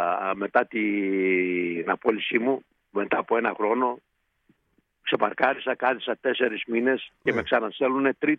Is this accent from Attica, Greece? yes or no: no; Doriskos, Eastern Macedonia and Thrace, Greece; also born or lived in Alexandroupoli; 10 χρόνια μέναμε στο Δωρίσκο.